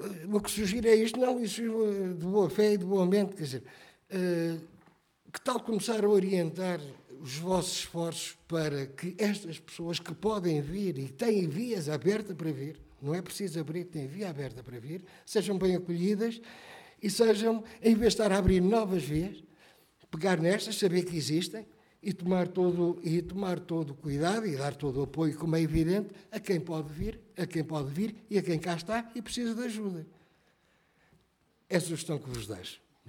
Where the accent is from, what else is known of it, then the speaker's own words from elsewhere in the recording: Portugal; somos portugueses